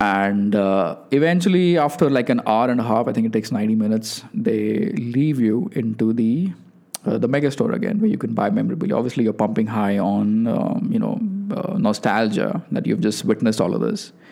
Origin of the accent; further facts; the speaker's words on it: India; Like I was from India